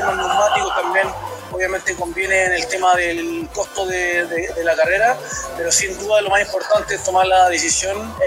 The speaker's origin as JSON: {"language": "Spanish", "town": "Viña del Mar", "region": "Valparaíso", "country": "Chile", "said": "buscando ese ripio que nosotros nos cuesta encontrar porque somos de Viña del Mar."}